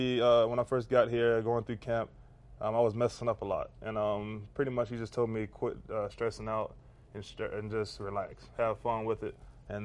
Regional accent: Georgia, United States; Yeah, because playing in the South, playing for Alabama, growing up in Georgia, you don't experience cold weather like this.

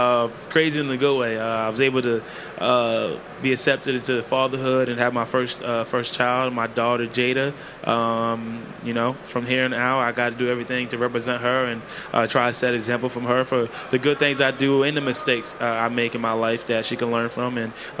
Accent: Bronx, New York, United States; born there; now in Lehigh Valley, United States; I was born in Bronx. I was born in New York. I live right in Lehigh Valley.

